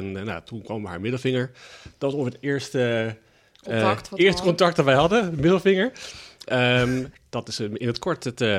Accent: Zoetermeer, South Holland, Netherlands; also born or lived in The Hague; now in Gouda, Netherlands; Ik ben geboren Den Haag, opgegroeid Toetermeer. En volgens via Den Haag weer hier naartoe, Gouda.

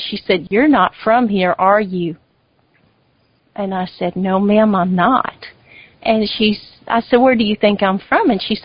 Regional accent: Texas, United States; accent: Texas; I guess you can tell by my accent, I am a native Texas girl.

